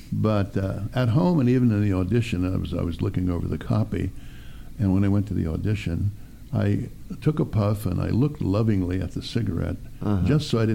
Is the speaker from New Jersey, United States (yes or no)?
no; West Virginia, United States; In my home state, West Virginia.